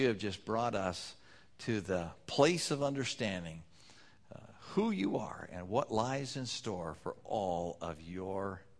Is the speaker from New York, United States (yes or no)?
no; Buffalo, Wyoming, United States; I grew up in Buffalo, Wyoming. It's a little town nestled right in the foothills of the Bighorn Mountains.